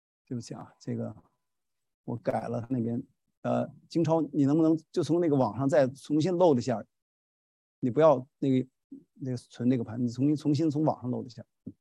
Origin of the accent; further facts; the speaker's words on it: China; now in United States; 我们从中国来，那时候中国红色的这个共产党统治，很多不自由。在美国我们很自由